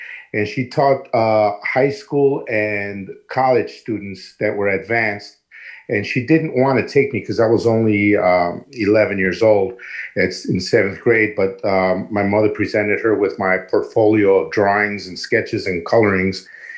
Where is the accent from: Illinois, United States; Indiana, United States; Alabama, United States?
Indiana, United States; East Chicago; I'm born and raised here in East Chicago, my hometown. I went to Holy Trinity School. I ended up going to Bishop Knoll.